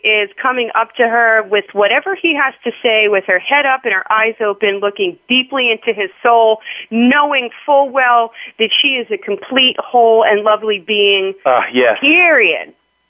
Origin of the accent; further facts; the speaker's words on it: East Coast, United States; I'm from the East Coast, and right now, I've been in Boston for 2 weeks, so I've lost the ability to pronounce my R's.